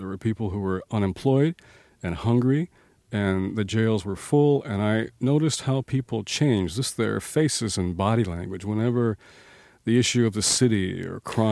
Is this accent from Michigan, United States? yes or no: yes; Detroit, Michigan, United States; Well, I grew up in Detroit, and you know, the home of Motown.